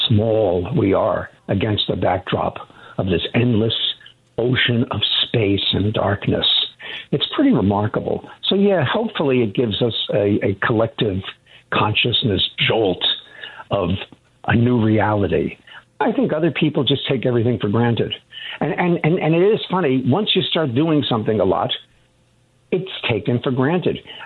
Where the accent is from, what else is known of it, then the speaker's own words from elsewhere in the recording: Long Island, New York, United States; I grew up on Long Island, and it said, Russia wins the space race.